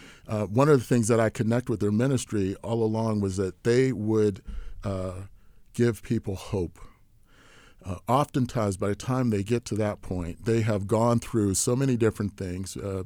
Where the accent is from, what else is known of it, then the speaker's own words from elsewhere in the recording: Bethel Park, Pennsylvania, United States; We grew up in the South Hills in Bethel Park, and my dad was a minister there